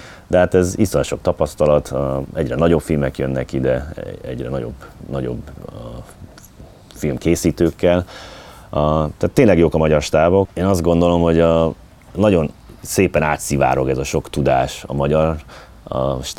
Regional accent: United States; now in Hungary; Tehát én Amerikában nőttem föl, és itt töltöttem a nyaraimat Magyarországon, így tudtam magyarul, meg hát maradt meg be a magyar, és nem felejtettem el az évek alatt. Én már itt élek most már 20-valahány éve.

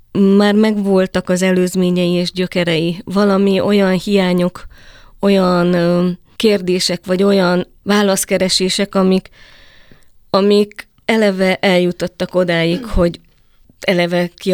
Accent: Budapest, Hungary; also born or lived in Transylvania, Romania; Tehát én Erdélyben születtem, és a 89-es romániai forradalom után a szüleim, mint oly sokan, úgy gondolták, hogy az anya hazába kell jönnünk, és emigráltak Magyarországra, ott hagyva mindent. Tehát én 12 éves koromtól itt nőttem föl Budapesten, egészen 35 éves koromig.

